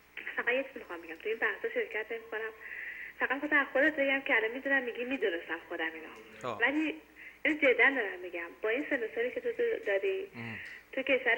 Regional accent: Iran; now in Norway; به عنوان یه ایرانی که دم تو نروژ زندگی میکنم خودم و همسرم

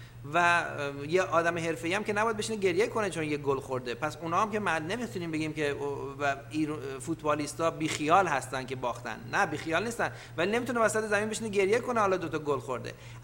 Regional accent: Iran; من ایرانی هستم

